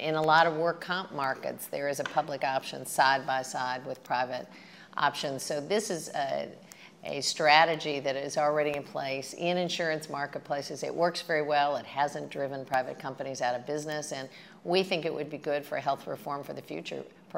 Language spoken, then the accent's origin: English; Kansas, United States; Like my home state of Kansas, we had a public option side by side with private companies.